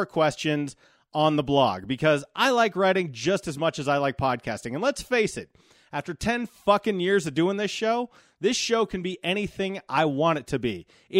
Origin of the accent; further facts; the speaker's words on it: Golden, Colorado, United States; because I'm from Golden.